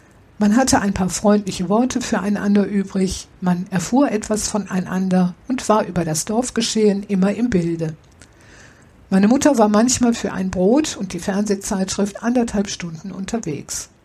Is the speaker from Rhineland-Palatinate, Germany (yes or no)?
yes; Rhineland-Palatinate, Germany; Ich bin in einem Dorf in Rheinland-Pfalz groß geworden. Während meiner Kindheit und Jugendzeit hatte der Ort 1600 Einwohnerinnen und Einwohner.